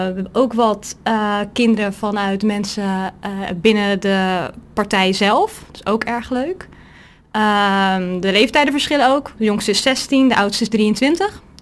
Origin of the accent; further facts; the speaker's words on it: Krimpen aan de IJssel, South Holland, Netherlands; Ik ben 20 jaar, opgegroeid in Krimpen aan de IJssel.